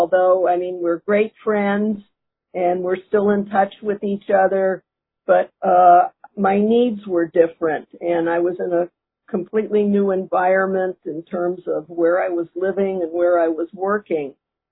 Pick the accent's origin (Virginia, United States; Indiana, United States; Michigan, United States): Virginia, United States; Virginia Beach; Hello, everyone. … I'm from Virginia Beach, Virginia.